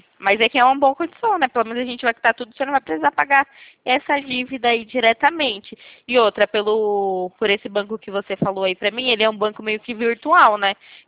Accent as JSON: {"language": "Portuguese", "town": "Campinas", "region": "São Paulo", "country": "Brazil", "said": "Então, eu sou aqui de Campinas"}